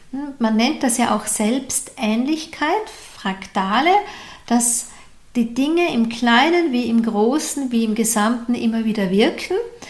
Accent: Austria; ich bin doch Österreicherin, was sollen die im deutschen Fernsehen mit einer Österreicherin machen?

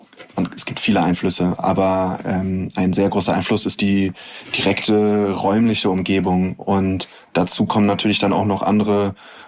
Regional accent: Hamburg, Germany; Ich bin sehr, also so finanziell gesehen, sehr gut aufgewachsen. Wir sind in Eppendorf aufgewachsen. Das ist ja ein ziemlich, wie sagt man, bürgerliches oder ja, man kann auch sagen, Bonzenviertel.

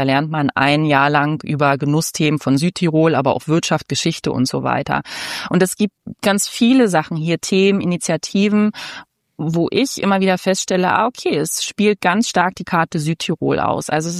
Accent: Berlin, Germany; Was für mich als Berlinerin wahrscheinlich der größte Clash of Cultures ist, ist das Thema Höflichkeit, Etikette

